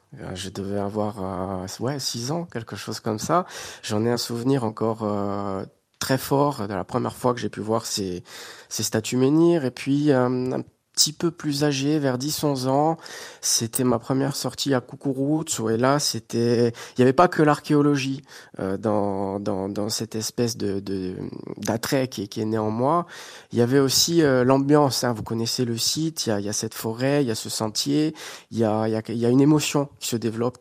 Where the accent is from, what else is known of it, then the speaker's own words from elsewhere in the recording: Ajaccio, Corsica, France; born there; je suis né à Ajaccio, hein, mais mes grands-parents étaient de Sainte-Lucie de Talane, donc bon, voilà, c'est un peu un retour au Tchépou, comme on dit.